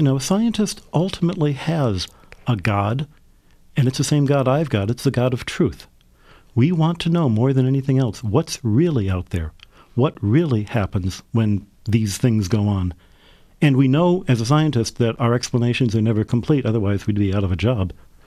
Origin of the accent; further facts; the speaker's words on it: Detroit, Michigan, United States; born there; I was born in Detroit and came from a family that my parents are both very religious